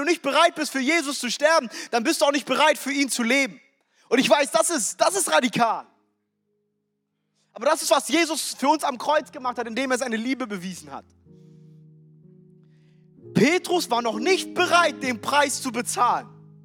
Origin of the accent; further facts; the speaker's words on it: Frankfurt, Hesse, Germany; Meine Frau und ich haben uns entschieden, im letzten Jahr nach Frankfurt zu ziehen. Ich bin in Frankfurt groß geworden